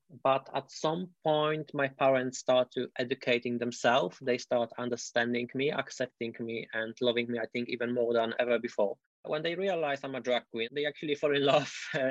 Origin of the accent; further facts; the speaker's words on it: Poland; Growing up in Poland as a queer kid